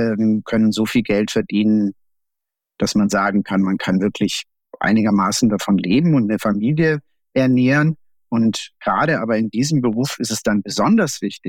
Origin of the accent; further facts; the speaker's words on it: Baden-Württemberg, Germany; Ich komme aus dem Badischen, Schwäbischen.